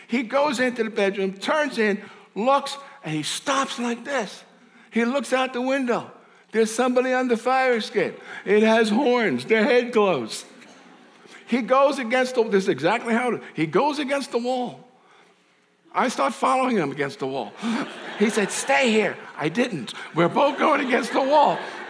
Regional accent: New York City, New York, United States; So my job as a 9-year-old, growing up in New York, we had a 1-bedroom apartment, and my mother and father slept outside on a couch in the living room, New York City living.

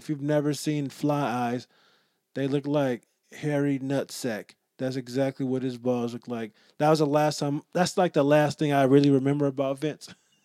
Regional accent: Rochester, United States; But we ended up going back to Rochester for Thanksgiving. I had a great time. That's my hometown for those who don't know.

